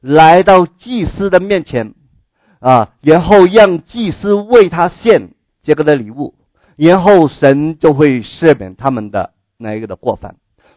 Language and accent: Chinese; Guangdong, China; 如果人家生日我们广东人说